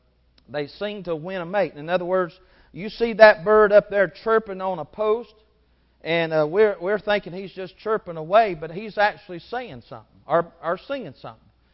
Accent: the South, United States; 1 gallon of tea, and I'm being from the South. Let me put in there sweet tea.

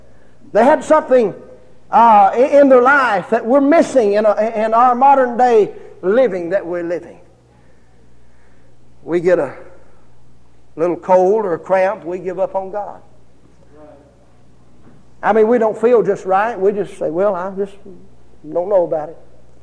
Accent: United States; born there; I thank Him that I was born in America. I thank Him that I was born where I was born, when I was born.

